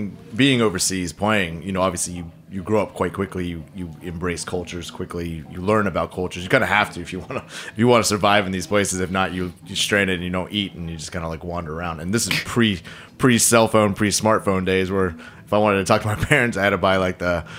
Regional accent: New York, United States; So I am from the U.S. I know it's a crazy thing. Soccer players come from the U.S. I was born and raised in New York

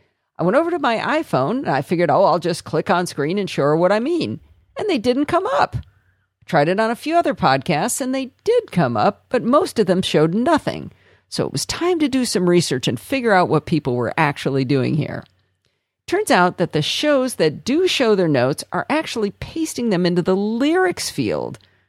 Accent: Northville, Michigan, United States; also born or lived in Detroit / Plymouth; I was born in Detroit and I lived in Plymouth and then Northville, Michigan. We sailed out of Traverse City and Charlevoix all while I was a kid, and so had a lot of fun there, and I really like Michigan.

